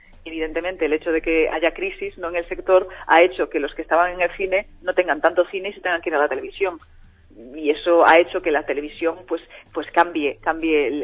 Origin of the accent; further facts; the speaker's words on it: Galicia, Spain; yo vivía en Galicia cuando era pequeña, él en Madrid